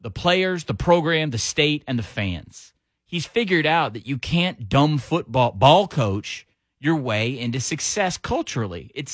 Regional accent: Georgia, United States; Well, look, I'm from Georgia. We're cursed.

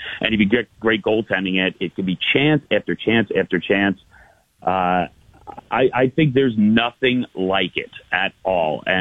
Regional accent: New York, United States; you know, I grew up in New York

